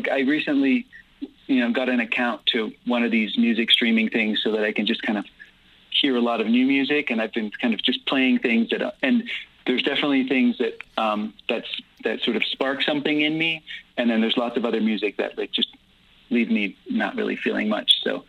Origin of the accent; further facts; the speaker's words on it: Guatemala; I didn't grow up, I grew up in Guatemala.